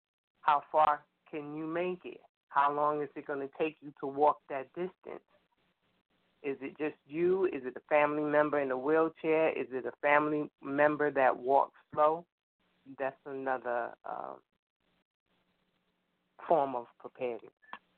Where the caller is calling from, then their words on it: Brooklyn, New York, United States; from 7C Brooklyn, New York.